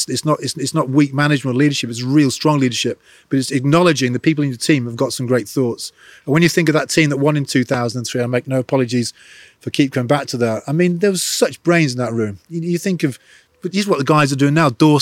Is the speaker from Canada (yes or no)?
no; England, United Kingdom; I'm very English.